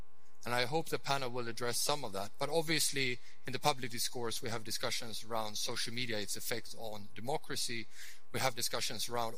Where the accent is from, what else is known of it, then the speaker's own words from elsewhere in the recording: Sweden; my home country, by the way, is Sweden.